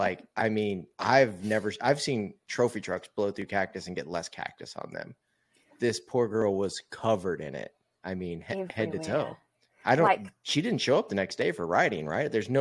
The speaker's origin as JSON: {"language": "English", "region": "Arizona", "country": "United States", "said": "I'm from Arizona and I never even heard of this place."}